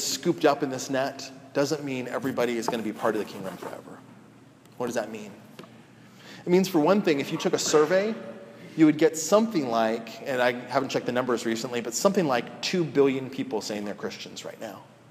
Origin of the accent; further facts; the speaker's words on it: California, United States; also born or lived in Washington, D.C.; Again, I grew up in Southern California. The accent's not very different from here.